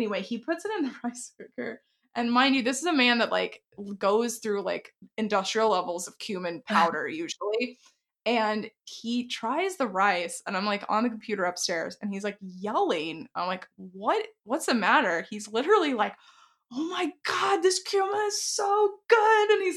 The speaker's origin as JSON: {"language": "English", "region": "Texas", "country": "United States", "said": "I think it's because we come from Texas."}